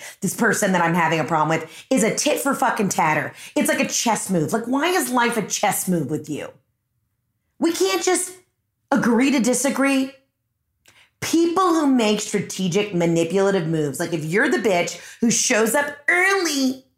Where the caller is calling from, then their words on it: Maine, United States; Hey, Heather, it's … I'm calling from Maine.